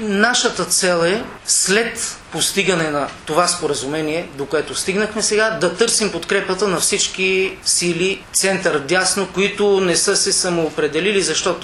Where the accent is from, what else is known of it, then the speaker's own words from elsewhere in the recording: Blagoevgrad, Blagoevgrad Province, Bulgaria; съм роден в Благоевград, израснал съм в Благоевград, учил съм в пето основно училище, политехническа гимназия Кирил и Методий.